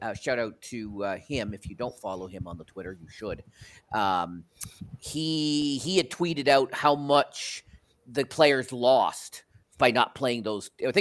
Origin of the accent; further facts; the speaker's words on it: Toronto, Ontario, Canada; because it affects my hometown Raptors, or home country Raptors.